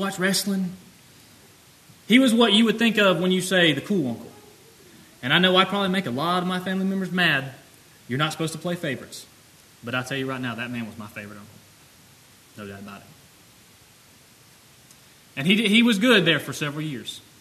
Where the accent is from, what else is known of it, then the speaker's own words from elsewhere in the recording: the South, United States; I'm from the South. We have to relate everything to football.